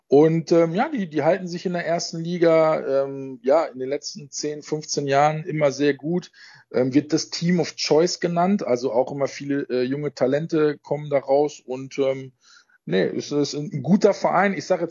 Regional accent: Germany; born there; Ich bin in Deutschland auch am Meer geboren.

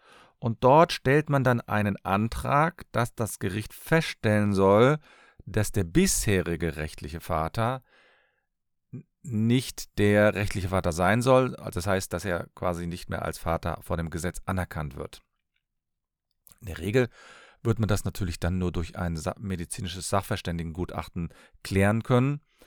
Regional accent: Cologne, North Rhine-Westphalia, Germany; Ich komme aus Köln und bin Fachanwalt für Familienrecht.

